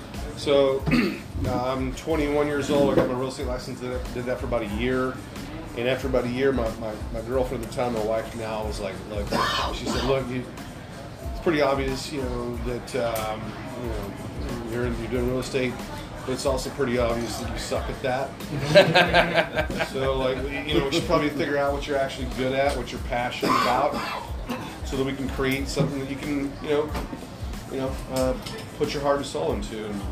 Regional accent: Dallas, Texas, United States; I'm born and raised in Dallas, Texas.

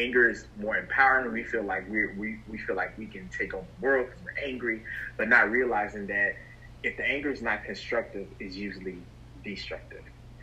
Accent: Texas, United States; now in New York, United States; Originally, I'm a country boy. I'm originally from Texas, in New York now

